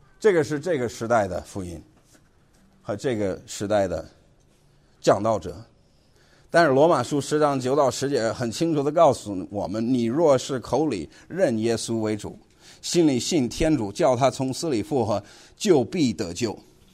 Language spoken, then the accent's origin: Chinese; China; 而且我其实哈，我们中国人哈，我们都笑这些事情啊